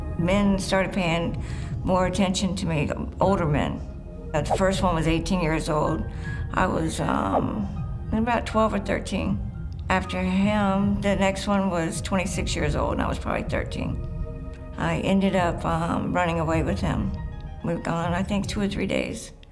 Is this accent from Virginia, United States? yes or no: yes; Cumberland, Virginia, United States; also born or lived in Portsmouth; I grew up in Portsmouth till probably about 8 years old. Then my family and I, we moved to Cumberland, Virginia, and they had bought a farm.